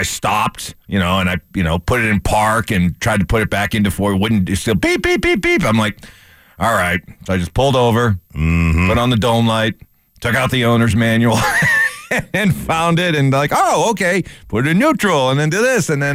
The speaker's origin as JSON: {"language": "English", "region": "New Hampshire", "country": "United States", "tie": "born or raised there", "said": "Oh, I grew up in New Hampshire and went to Syracuse."}